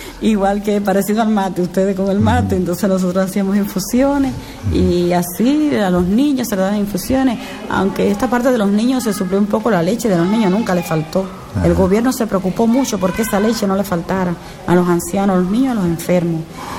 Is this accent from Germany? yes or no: no; Cuba; En mi pueblo se llamaba, en la radio, teníamos un programa donde se llamaba a todo a sembrar, y sembrábamos hortalizas, y sembrábamos, porque en Cuba, como todo se recibía de la Unión Soviética, no teníamos costumbre de la agricultura.